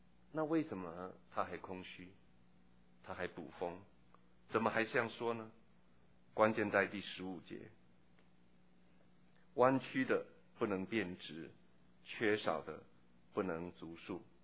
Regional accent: China; 我们中国人说，万般皆下品，唯有读书高。

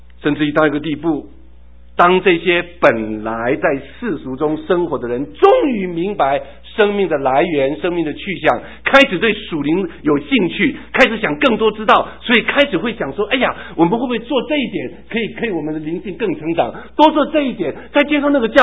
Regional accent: Taitung, Taitung County, Taiwan; 就像我从小在台东长大

